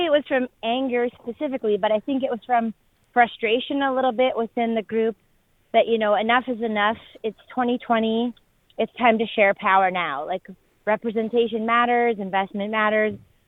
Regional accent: Montreal, Quebec, Canada; I am from Montreal

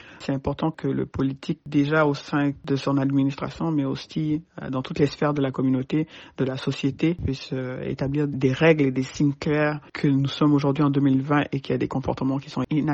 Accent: Quebec, Canada; J'ai grandi ici au Québec

